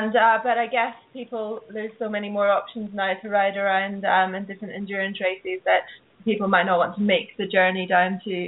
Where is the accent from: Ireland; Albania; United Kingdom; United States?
United Kingdom; in my home country. And then we have like Suffolk Punchies and various other heavy horses.